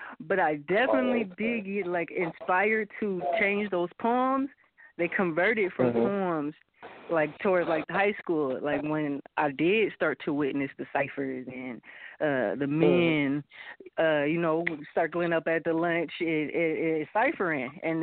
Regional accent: California, United States; also born or lived in Los Angeles; now in San Francisco, United States; I was born in Los Angeles, California. I'm a native to all over California, though. Like, seriously, when I say that, it's true. I'm nomadic, but I done lived all over California. And I'm currently now based in San Francisco with my family.

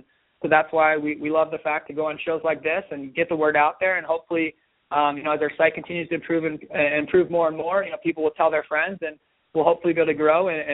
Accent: Wisconsin, United States; I'm from Wisconsin, Wisconsin-Illinois area

